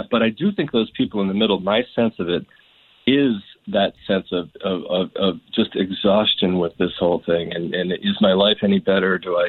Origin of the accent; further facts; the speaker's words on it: Maine, United States; And I grew up in Maine.